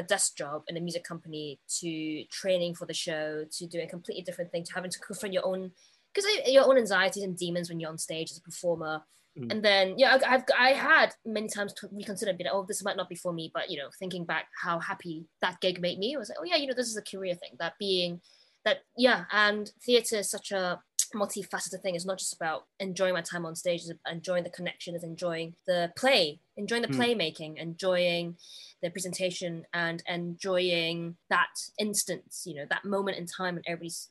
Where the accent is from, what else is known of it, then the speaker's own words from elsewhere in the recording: Hong Kong; I grew up in Hong Kong.